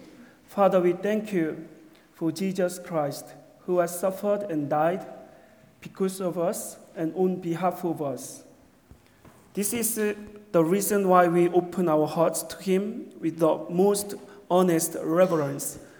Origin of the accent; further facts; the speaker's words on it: Seoul, South Korea; I come from Seoul, South Korea, not North Korea, but South Korea, Seoul.